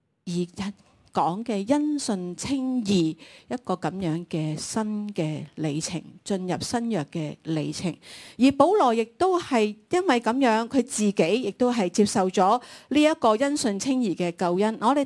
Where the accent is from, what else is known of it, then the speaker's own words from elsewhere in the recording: Hong Kong; 但是对我们外邦人，对我们香港人来到讲，西九就是西九，是吧？